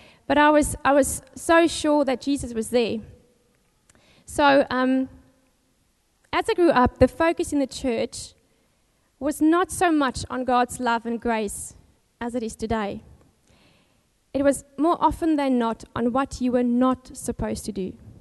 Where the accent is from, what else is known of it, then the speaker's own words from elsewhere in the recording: Cape Town, Western Cape, South Africa; born there; English is a second language; I was born in Cape Town, South Africa, as you can hear from the accent. I was the youngest of three kids, the only daughter of the family, so grew up very protected. We went to a Pentecostal church